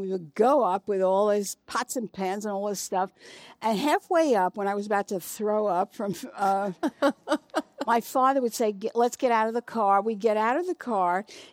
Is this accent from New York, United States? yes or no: yes; Bronx, New York, United States; I grew up in the East Bronx in the West Farms Road district, right around the corner from the Bronx Zoo.